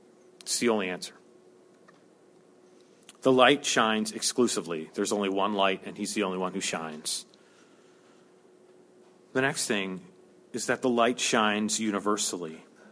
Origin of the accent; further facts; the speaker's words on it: Montana, United States; because I was from Montana, and I would go to Jersey for the summers